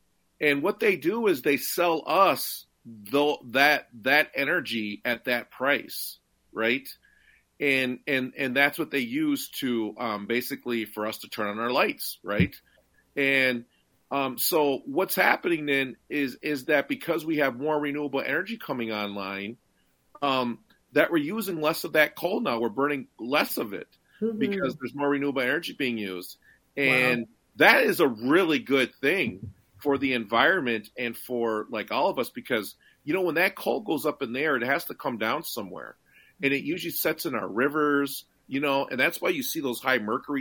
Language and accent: English; Minnesota, United States; And we're all from the Twin Cities.